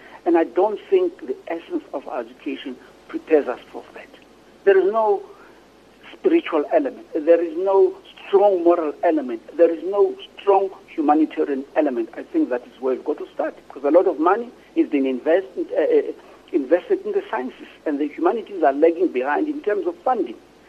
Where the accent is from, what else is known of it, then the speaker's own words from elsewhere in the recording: Tokoza, Gauteng, South Africa; I grew up in Togoz, which was part of the Eastern Ekurhuleni. There was no library.